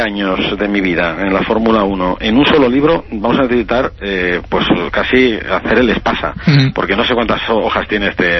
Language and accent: Spanish; Oviedo, Asturias, Spain; Tenemos orígenes parecidos porque los dos somos de Oviedo